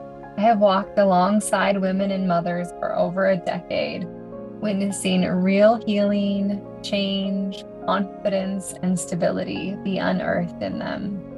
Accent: Washington, United States; And I am from Washington State and have plenty of family there.

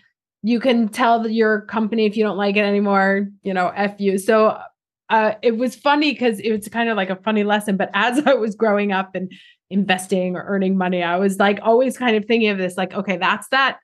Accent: United States; now in Italy; I live in Italy now. I'm obviously from the United States, where debt is like, of course you're going to get into debt.

